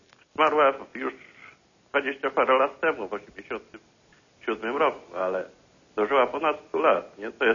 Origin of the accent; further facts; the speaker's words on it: Gostyń, Greater Poland Voivodeship, Poland; now in Jarosław, Poland; z Jarosławia, ale ja pochodzę z Gostynia.